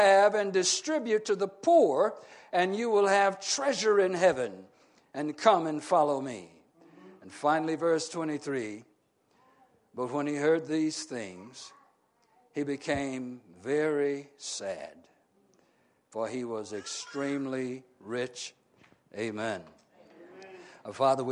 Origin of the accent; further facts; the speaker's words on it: Arkansas, United States; I'm from Arkansas, so you know my dad taught me how to work on cars and all of that.